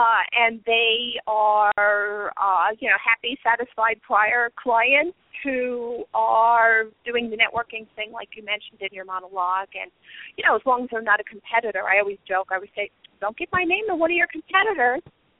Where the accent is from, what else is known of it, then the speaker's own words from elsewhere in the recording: New York, United States; now in Connecticut, United States; But I am a New Yorker, a native New Yorker, so I made my way around the country and then back here to the East Coast in Connecticut.